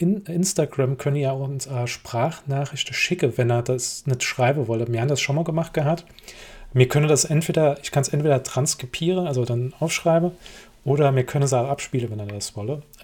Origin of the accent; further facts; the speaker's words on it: Saarbrücken, Saarland, Germany; weil ich bin Saarbrücker